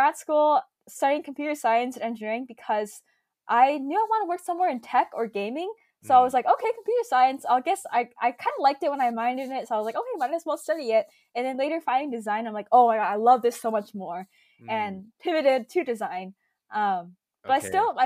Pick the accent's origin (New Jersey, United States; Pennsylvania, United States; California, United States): California, United States; And also growing up in the Bay Area, like a lot of kids, and especially like growing up with an immigrant family